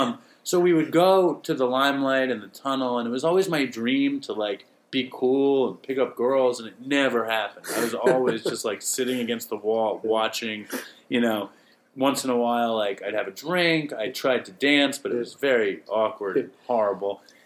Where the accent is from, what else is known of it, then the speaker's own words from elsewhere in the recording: New York City, New York, United States; I grew up in New York City.